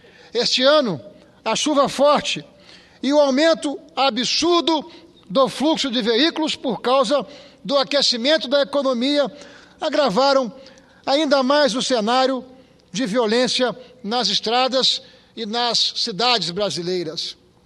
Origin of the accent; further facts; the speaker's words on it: Espírito Santo, Brazil; deixou 4 outros adolescentes feridos lá no meu estado, no Espírito Santo.